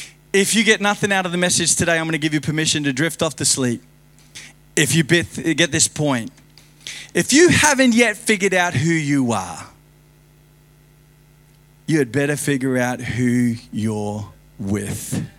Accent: Logan City, Queensland, Australia; I grew up in Logan City. Lots of situations.

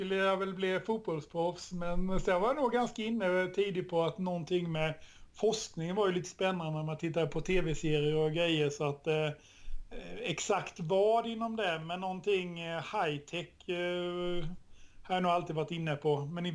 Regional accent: Reftele, Jönköping County, Sweden; Är från västra Småland, från början från ett samhälle som heter Räftele.

